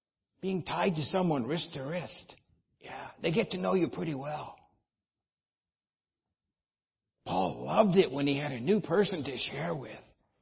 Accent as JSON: {"language": "English", "region": "Florida", "country": "United States", "lives_now": "Osaka, Japan", "said": "He's asking me, where are you from? I am from Florida. What are you doing here? I am pastoring the church at Osaka International Church in Tamatsukuri."}